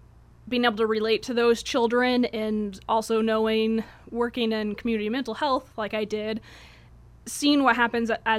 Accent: Springfield, Oregon, United States; also born or lived in Ashland; I was born in Ashland, kind of raised all over there, but most of my time was in Springfield.

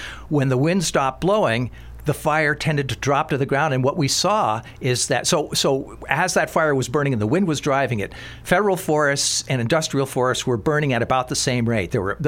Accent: New England, United States; I had never seen a clear cut growing up in New England, which is where I grew up for the first 25 years of my life

